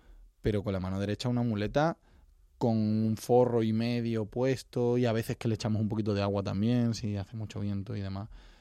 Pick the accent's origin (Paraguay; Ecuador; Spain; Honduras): Spain; Extremadura; Yo vengo de un entorno rural, vengo de Extremadura, y en mi casa, en casa de mi abuelo, en una bodega que tenemos, un negocio familiar, matábamos 2 cerdos a la matanza tradicional todos los años.